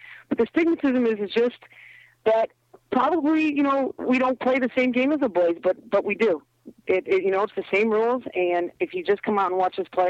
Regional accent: Chicago, Illinois, United States; So I come from a football family, but I grew up in the Chicago Park Districts

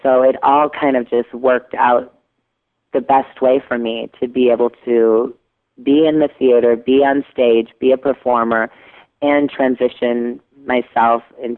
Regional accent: Waterloo, Iowa, United States; Well, I'm originally from Waterloo, Iowa.

